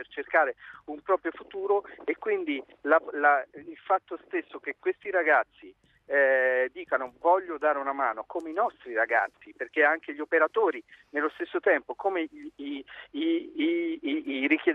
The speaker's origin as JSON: {"language": "Italian", "town": "Castel Sant'Angelo sul Nera", "region": "Marche", "country": "Italy", "said": "io sono un terremotato, perché tra l'altro sono di Castel Sant'Angelo sul Nera, che è uno dei comuni che sta dall'altra parte del monte di Amatrice"}